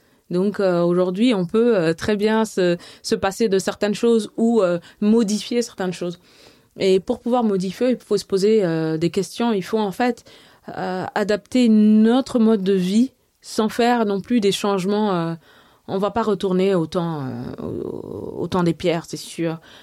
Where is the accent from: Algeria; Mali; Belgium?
Mali